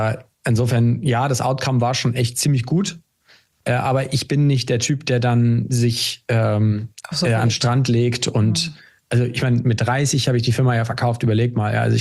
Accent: Hamburg, Germany; Ich bin Hamburger Tech-Unternehmer

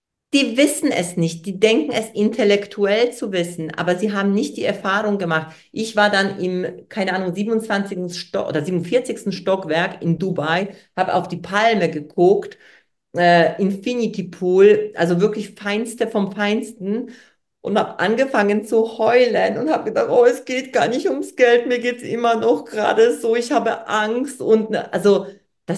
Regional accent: Poland; German is a second language; Weil ich komme aus Polen

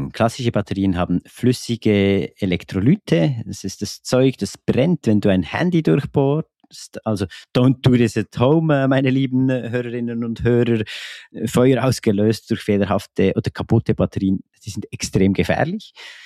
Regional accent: Gümligen, Bern, Switzerland; aktuell noch in Gümligen bei Bern. Das finde ich natürlich super. In eine Produktionsfirma am Ort, wo ich aufgewachsen bin.

